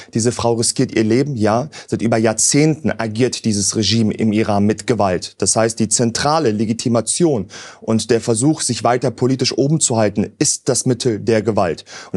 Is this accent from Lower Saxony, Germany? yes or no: yes; Hanover, Lower Saxony, Germany; ich komme aus Hannover.